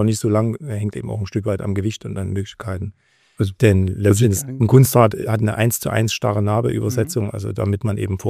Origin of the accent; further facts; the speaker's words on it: Chemnitz, Saxony, Germany; in dem fantastischen Jahr 1971 geboren. Du siehst, war ein sehr guter Jahrgang, der dann gereift ist. Hier in Karl-Marx-Stadt steht auch noch im Ausweis mit drin, heute Chemnitz. Und das damals aufgewachsen in Altendorf im Flemminggebiet.